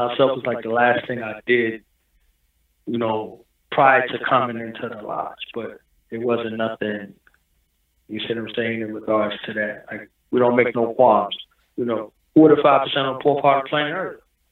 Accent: Newark, New Jersey, United States; I was in the military. Like, I mean, but I'm from Newark.

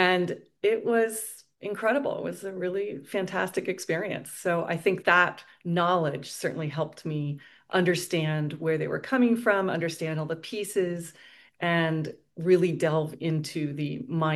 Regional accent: Coronado, California, United States; It was idyllic. It was like an era and a place that I don't think will ever be replicated, because we rode our bikes around all over town. We went to the beach all day. We played in the surf.

